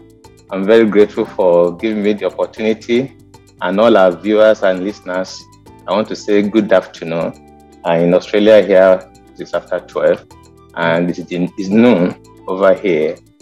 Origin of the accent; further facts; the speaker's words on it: Ibadan, Oyo, Nigeria; I was born and bred in Ibadan, Oyo State, Nigeria. My father is from Nigeria, Ibadan. My mother is also from Ibadan. I was born in the early of the 70s